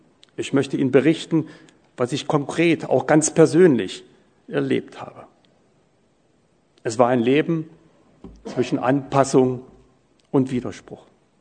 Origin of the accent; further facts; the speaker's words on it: East Germany, Germany; Ich erinnere mich, ich war 12 Jahre alt, ein Kind der DDR.